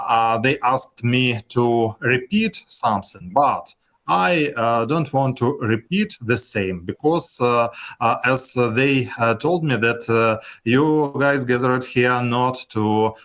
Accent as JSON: {"language": "English", "region": "Kyiv", "country": "Ukraine", "second_language": "English", "lives_now": "Chernihiv, Ukraine", "said": "I'm from Kyiv, but now from my mother's home from Chernihiv."}